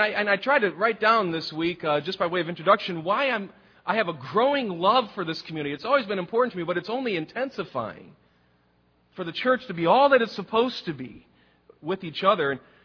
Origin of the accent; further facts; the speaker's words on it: Detroit, Michigan, United States; I'm from Detroit, okay? My favorite team's the Lions